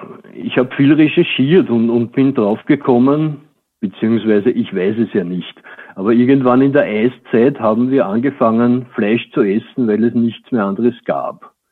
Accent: Vienna, Austria; Also ich bin Wiener.

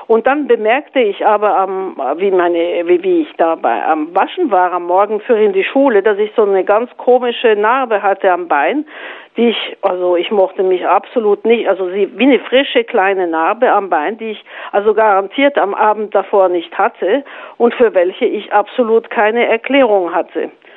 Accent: Auvergne-Rhône-Alpes, France; ich bin in Frankreich aufgewachsen, in der Nähe von Lyon, also die zweitgrößte Stadt von Frankreich, und in einer Familie mit 4 anderen Geschwistern.

